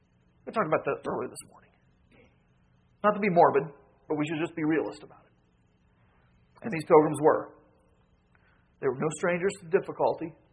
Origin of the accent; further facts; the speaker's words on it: Idaho, United States; But we grew up in Idaho, only became a state in 1898.